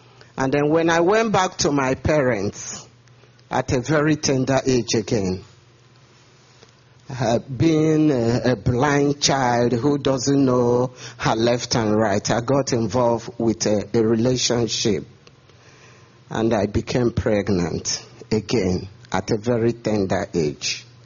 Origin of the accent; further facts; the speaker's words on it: Nigeria; accent: Nigerian; English is a second language; I hope you understand my English. I'm from Nigeria, and we have a heavy accent.